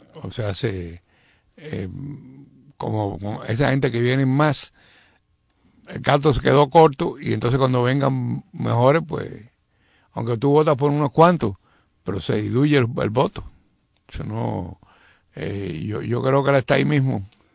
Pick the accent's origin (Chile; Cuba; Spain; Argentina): Cuba; como nosotros somos cubanos